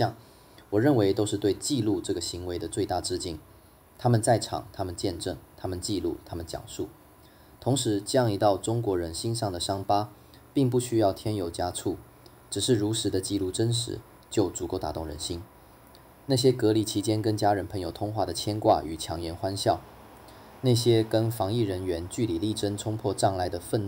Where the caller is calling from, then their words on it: Canada; 我是来自加拿大的